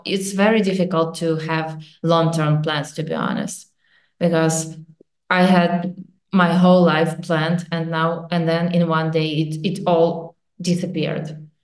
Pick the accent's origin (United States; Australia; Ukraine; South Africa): Ukraine; Kyiv